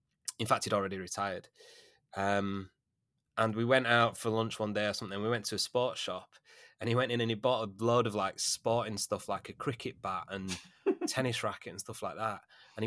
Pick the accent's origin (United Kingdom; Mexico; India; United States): United Kingdom; Huddersfield, Yorkshire and the Humber; we're both from Huddersfield, and he was kind of a bit of a local celeb.